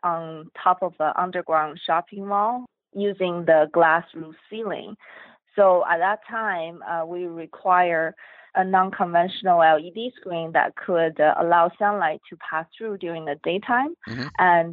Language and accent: English; Vancouver, British Columbia, Canada; I grew up in Canada, went to school here in Vancouver.